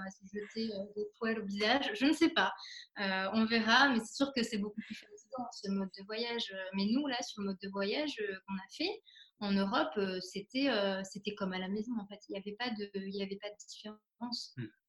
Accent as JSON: {"language": "French", "country": "France", "said": "quand on rentre en France, ce qui est censé être la maison"}